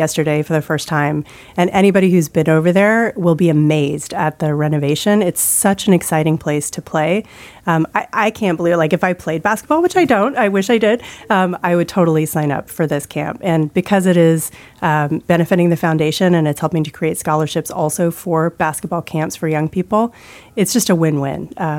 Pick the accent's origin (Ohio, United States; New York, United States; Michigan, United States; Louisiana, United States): Louisiana, United States; New Orleans; Certainly growing up in New Orleans, I was seeing income inequality back in the day.